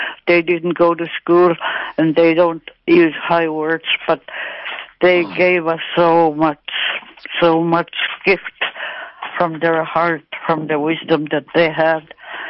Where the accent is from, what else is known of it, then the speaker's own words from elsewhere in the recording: Aniak, Alaska, United States; "I'm from Aniak."